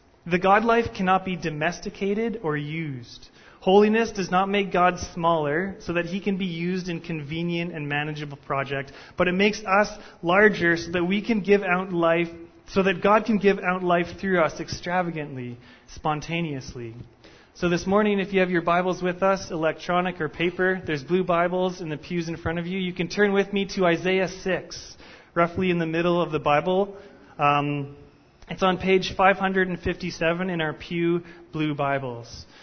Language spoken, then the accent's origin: English; Langley, British Columbia, Canada; also born or lived in Abbotsford; I grew up in the Fraser Valley. Up until grade 9, I lived in Langley, and after that I moved to Abbotsford and lived there till about 4 years ago.